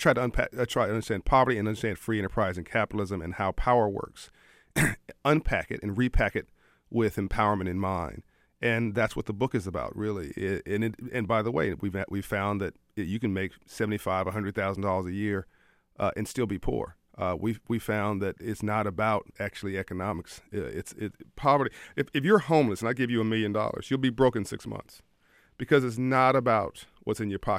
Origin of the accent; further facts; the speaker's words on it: Compton, California, United States; I grew up in Compton, California, in South Central LA.